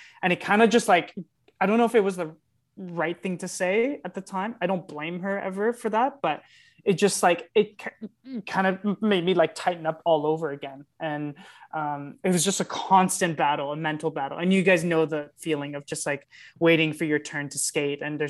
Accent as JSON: {"language": "English", "country": "Canada", "said": "I'm Canadian."}